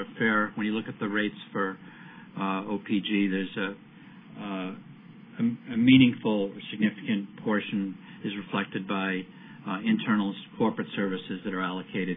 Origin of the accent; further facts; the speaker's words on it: Boston, Massachusetts, United States; accent: Boston; I won't use my Boston accent, although I'm capable of doing that for entertainment.